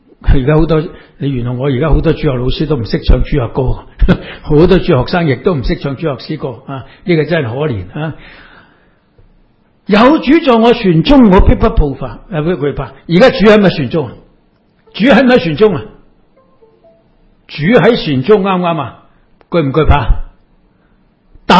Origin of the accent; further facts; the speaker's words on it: Hong Kong; 你话我哋香港人比其他外国人好得多啦